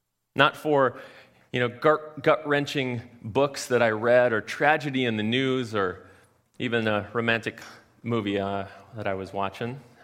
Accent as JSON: {"language": "English", "town": "Esko", "region": "Minnesota", "country": "United States", "tie": "born or raised there", "said": "So I grew up in Esco, just down the road"}